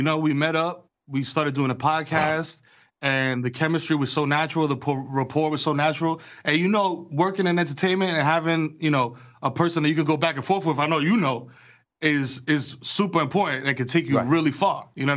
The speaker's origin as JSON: {"language": "English", "region": "New York", "country": "United States", "said": "finding that common ground as a New Yorker, a fan, you know, a New York sports fan."}